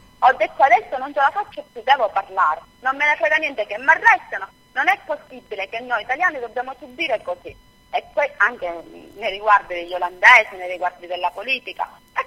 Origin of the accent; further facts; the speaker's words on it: Camastra, Sicily, Italy; A me, di Camastra, io amo il mio paese. Per loro non c'è niente, per me c'è tutto. C'è la famiglia, la mia famiglia è Camastra.